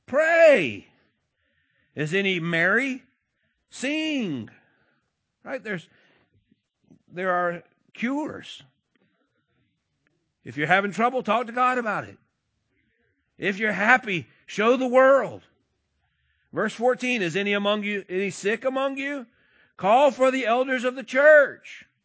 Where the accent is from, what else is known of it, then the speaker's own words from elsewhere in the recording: Pahokee, Florida, United States; I'm from Pahokee.